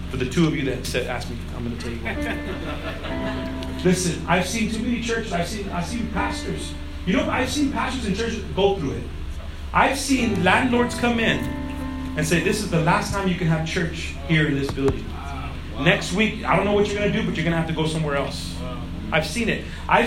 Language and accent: English; Grand Prairie, Texas, United States; We love Grand Prairie. We grew up in Grand Prairie.